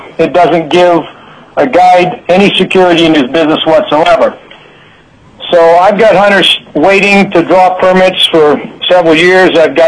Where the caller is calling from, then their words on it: Alaska, United States; I'm calling from Rainy Pass Lodge, about 125 miles northwest of Alaska in the Alaska Range.